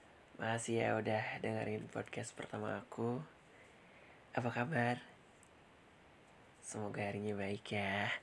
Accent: Bandung, West Java, Indonesia; Aku kelahiran tahun 99 dan umur aku sekarang 20 tahun. Aku lahir dan tinggal di Bandung, meskipun banyak orang yang ngira aku bukan orang Bandung, tapi aku orang Bandung asli

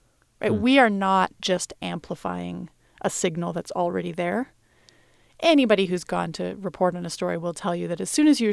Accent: Canada; And as a Canadian, you know, working up there was closer to home than anywhere else

